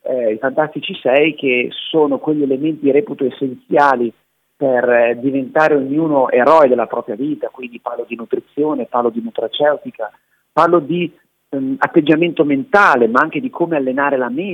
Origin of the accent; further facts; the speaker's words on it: Milan, Lombardy, Italy; born there; solo per il fatto che io sono nato a Milano